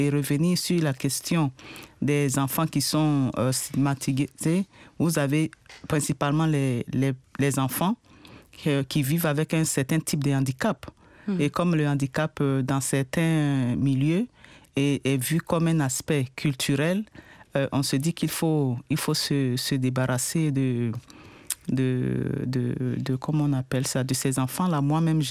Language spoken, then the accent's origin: French; Côte d’Ivoire; Oui, en effet, je suis de la Côte d'Ivoire et ce n'est pas une situation isolée